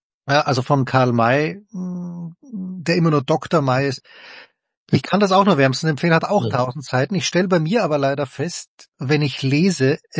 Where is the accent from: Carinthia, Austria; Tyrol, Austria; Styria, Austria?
Styria, Austria; als Steirer, Steirer bin ich immer noch, aber als geborener Steirer, der da doch nah an der jugoslawischen Grenze war